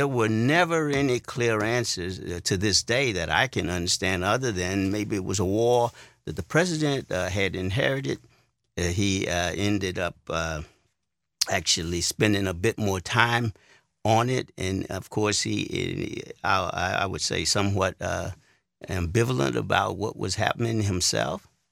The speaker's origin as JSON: {"language": "English", "region": "Louisiana", "country": "United States", "tie": "born or raised there", "said": "It's not as overt as it was when I grew up in Louisiana."}